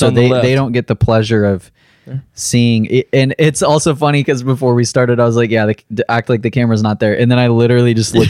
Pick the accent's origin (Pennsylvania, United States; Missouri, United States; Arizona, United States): Missouri, United States; Because I'm from Missouri.